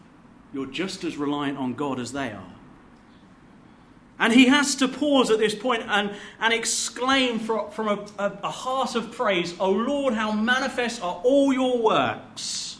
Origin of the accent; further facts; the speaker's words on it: East Midlands, United Kingdom; We're English, you know. We haven't seen any lions around Derbyshire.